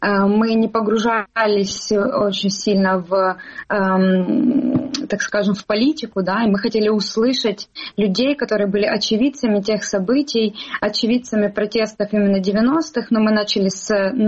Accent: Sloviansk, Donetsk Oblast, Ukraine; я из Славянска, Донецкой области, мне 28 лет

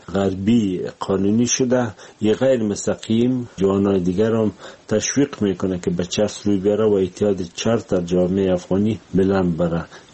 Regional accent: Afghanistan; ما از افغانستان آمدیم

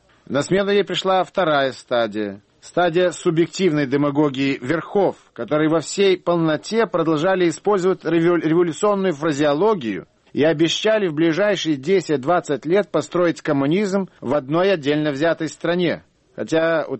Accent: Odesa, Odesa Oblast, Ukraine; вышла моя первая книга в моем родном городе Одессе

